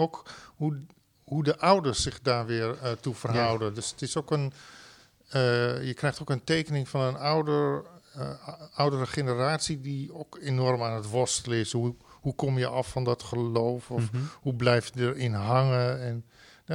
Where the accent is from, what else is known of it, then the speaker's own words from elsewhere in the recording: Raalte, Overijssel, Netherlands; Maar ik kom uit Raalte, dat is meer katholiek. Maar wij zelf waren niet katholiek.